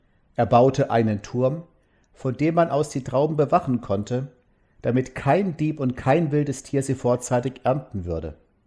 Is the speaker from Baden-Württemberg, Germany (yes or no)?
yes; Mosbach, Baden-Württemberg, Germany; Auch in meiner Heimatstadt Mosbach haben die Leute früher Wein angebaut, auf den Hängen über der Stadt.